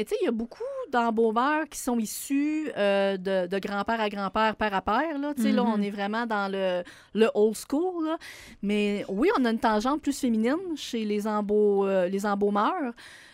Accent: Baie-Saint-Paul, Quebec, Canada

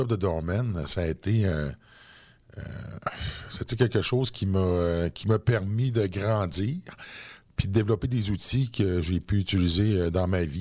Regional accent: Quebec, Canada; now in Quebec City, Canada; Moi, je viens de la Côte-Nord.

